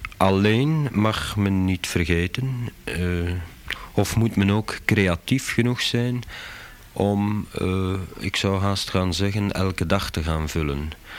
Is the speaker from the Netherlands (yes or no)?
no; Flemish Brabant, Belgium; Nu zijn wij als Vlaams-Brabanders niet direct geconfronteerd met vakantiegedrag.